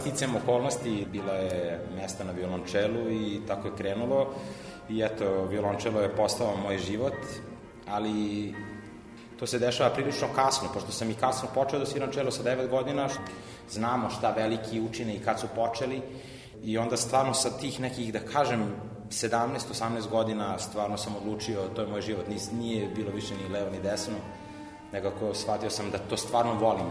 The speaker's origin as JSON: {"language": "Serbian", "region": "Belgrade", "country": "Serbia", "tie": "born or raised there", "said": "S obzirom da sam odrastao ovde u Beogradu na Dorćolu, i znate kako su bila vremena tada, ja sam 84. godište"}